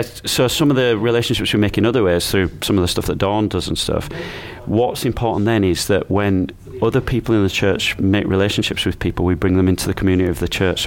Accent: Yorkshire and the Humber, United Kingdom; I'm a Yorkshireman.

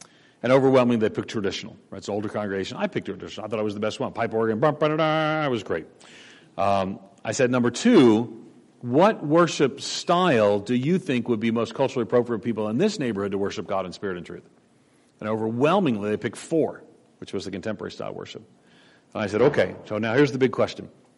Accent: New York, United States; He was Canadian. I'm a New Yorker. I can assure you that's a difference.

